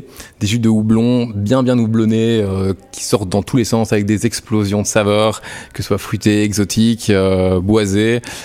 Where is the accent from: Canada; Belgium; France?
Belgium; Liège, Wallonia; parce qu'à la base, Nico et moi, on est liégeois.